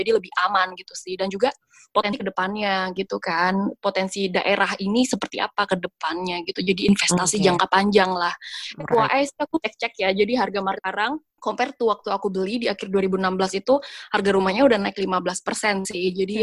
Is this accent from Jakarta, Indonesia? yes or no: yes; Jakarta, Indonesia; kalau kita orang Jakarta mungkin sekitaran Jakarta mungkin susah ya untuk dapat yang benar-benar kayak perumahan gitu.